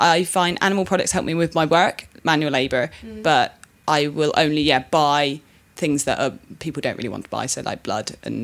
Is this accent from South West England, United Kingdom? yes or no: yes; South West England, United Kingdom; I grew up in Cornwall